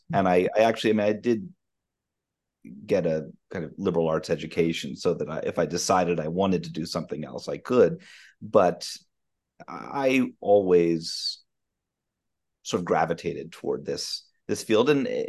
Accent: Maine, United States; now in New York City, United States; since I was about 13 years old, growing up in Maine

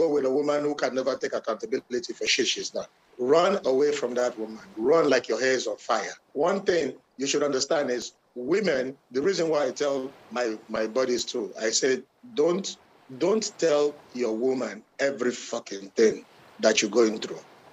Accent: Burlington, Ontario, Canada; Maybe because I grew up in Burlington, so there were a lot of them there.

